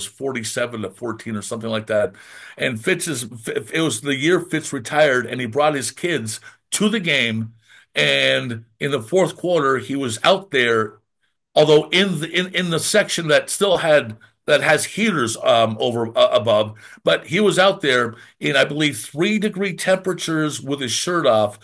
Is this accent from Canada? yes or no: yes; Canada; No, I'm Canadian